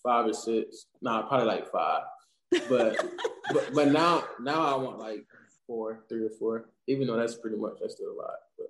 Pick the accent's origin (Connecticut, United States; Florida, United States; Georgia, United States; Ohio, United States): Georgia, United States; I'm not a guy coming from, you know, LA or New York or somewhere like that. I'm from South Georgia, so it pretty much related a lot to me.